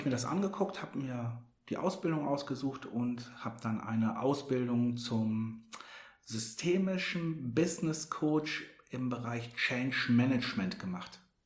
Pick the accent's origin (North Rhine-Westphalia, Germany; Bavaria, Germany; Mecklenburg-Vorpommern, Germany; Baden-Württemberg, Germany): North Rhine-Westphalia, Germany; Dortmund; born there; now in Hamburg, Germany; Ich bin Fußballfan in Dortmund geboren, man mag es mir verzeihen, aber das schwarz-gelbe Blut hängt auch hier in Hamburg noch